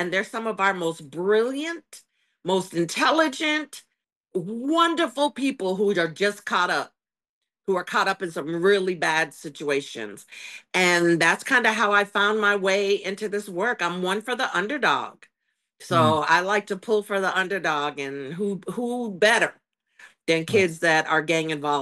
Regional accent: Maine, United States; I was born and raised in Maine back in the 70s. My mom is Irish and my dad is African-American. And so growing up being biracial in the 70s

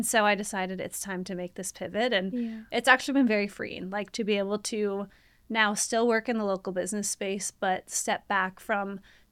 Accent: Minnesota, United States; now in Lincoln, United States; I am originally Minnesotan. I'm a transplant here in Lincoln, but I've been here for, 12, 13 years now, so Lincoln is my home.

